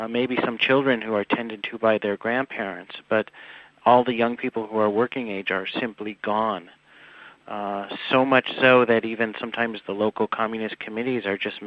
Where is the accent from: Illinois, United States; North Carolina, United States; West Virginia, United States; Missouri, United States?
Illinois, United States; Chicago; So I'm from Chicago. Chicago is a famously racially divided city.